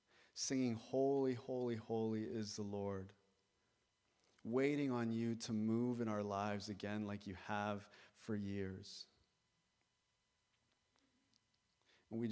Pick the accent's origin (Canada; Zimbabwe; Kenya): Canada; Ontario; like I know people from growing up in Waterloo region